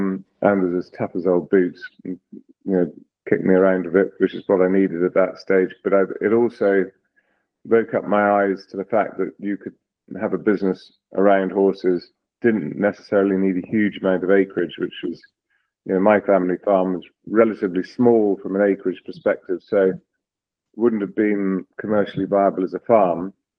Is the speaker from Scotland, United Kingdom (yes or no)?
no; South West England, United Kingdom; I grew up in Gloucestershire, which is very much horse country in the UK, very close to Cheltenham Racecourse, which is sort of the home of national hunt racing.